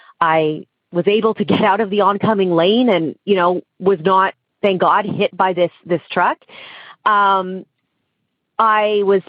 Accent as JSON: {"language": "English", "region": "Ontario", "country": "Canada", "tie": "born or raised there", "said": "I grew up outside of Toronto, just north of Toronto."}